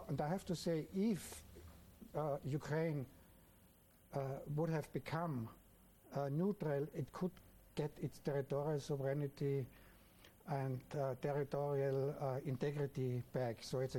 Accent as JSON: {"language": "English", "region": "Vienna", "country": "Austria", "second_language": "English", "said": "So one is because I'm coming from Vienna. We had the Vienna Congress of 1815."}